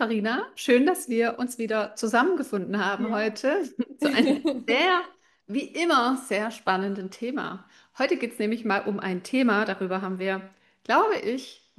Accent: Baden-Württemberg, Germany; wie man bei uns im Schwabenland sagt

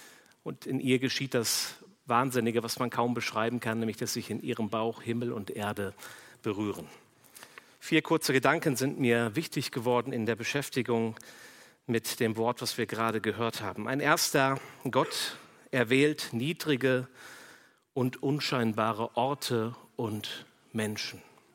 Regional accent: Worms, Rhineland-Palatinate, Germany; Ich bin in Worms, habe da meine Jugend verbracht und in Worms gab es eine Straße

